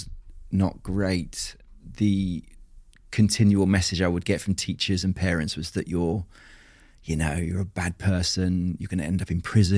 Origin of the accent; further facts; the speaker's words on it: Tunbridge Wells, South East England, United Kingdom; I was brought up in Tunbridge Wells in Kent. Middle-class family, very Catholic. It was quite a Victorian, strict, superstitious, religious upbringing.